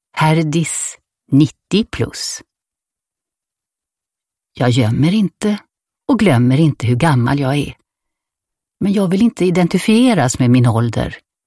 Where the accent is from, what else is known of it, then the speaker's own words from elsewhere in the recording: Stockholm, Stockholm County, Sweden; Jag är född i Stockholm och har bott där större delen av mitt liv. Min ungdomsmiljö var borgerlig. Jag gick i flickskola i Stockholm och tog studenten i Göteborg 1943.